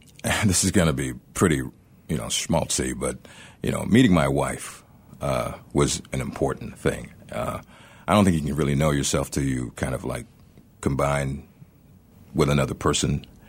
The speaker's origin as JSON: {"language": "English", "town": "Dallas", "region": "Texas", "country": "United States", "tie": "born or raised there", "said": "I mean, I grew up in Dallas and you know, back then, I was looking around for a college I could afford."}